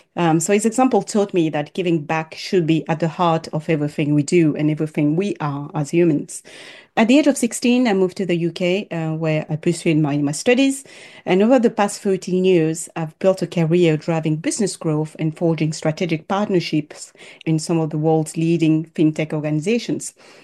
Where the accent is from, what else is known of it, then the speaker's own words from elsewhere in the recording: Côte d’Ivoire; I was born and raised in the Ivory Coast, a country known for its vibrant culture, stunning landscape, and deep cut community values.